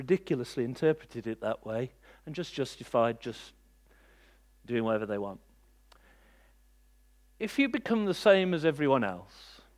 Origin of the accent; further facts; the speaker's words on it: United Kingdom; We're far too polite for that. We're British.